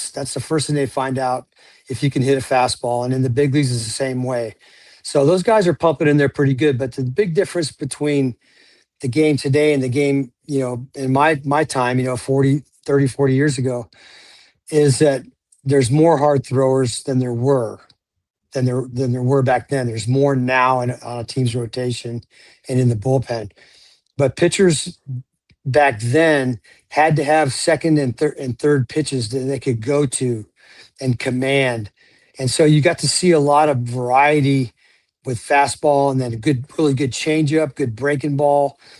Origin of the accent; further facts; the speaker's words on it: Clearwater, Florida, United States; You know, I grew up in Clearwater, so I got to see them play a lot.